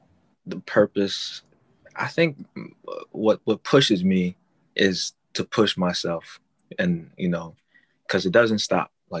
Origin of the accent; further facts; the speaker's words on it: New York City, New York, United States; I grew up like in East New York, in Crown Heights, Washington Heights. I've been in the Bronx for, you know, almost a decade now.